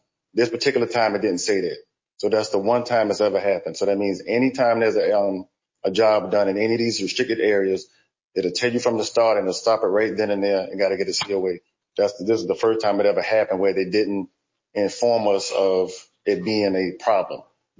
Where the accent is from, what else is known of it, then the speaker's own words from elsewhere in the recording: South Carolina, United States; I'm from South Carolina